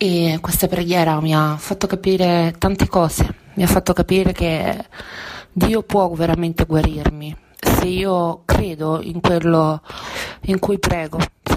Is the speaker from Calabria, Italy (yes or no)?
no; Rome, Lazio, Italy; e ho 30 anni, sono di Roma